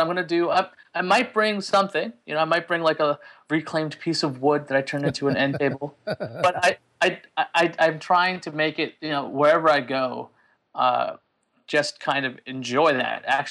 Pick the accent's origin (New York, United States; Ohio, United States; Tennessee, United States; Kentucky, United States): New York, United States; I'd growing up in New York, I never knew that trains stopped.